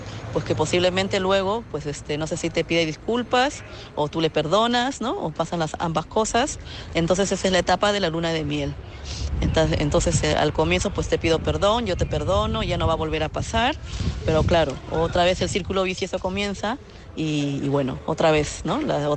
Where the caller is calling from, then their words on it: Madrid, Community of Madrid, Spain; de Madrid.